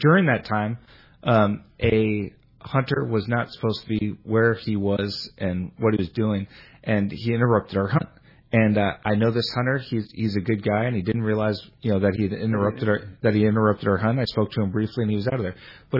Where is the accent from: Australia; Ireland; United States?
United States; San Francisco, California; But, you know, I know that I grew up in San Francisco and fished Ocean Beach for stripers and went out on charter boats in order to catch salmon with my dad.